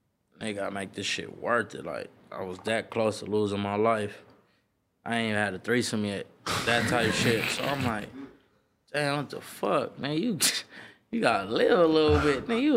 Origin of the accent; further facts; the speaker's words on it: Los Angeles, California, United States; Yeah, I'm from Slauson and Crenshaw, like same hood … same area. Born and raised.